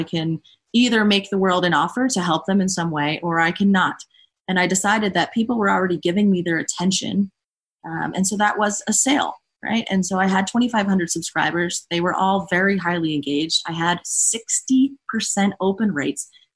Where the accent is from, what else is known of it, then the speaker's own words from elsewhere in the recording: Scranton, Pennsylvania, United States; But I'm from Scranton, Pennsylvania, right? So I'm like, okay, I can hang. I grew up in a trailer park.